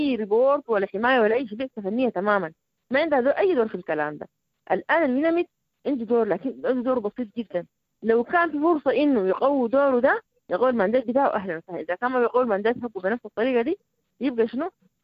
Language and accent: Arabic; Sudan; انا كمواطن سوداني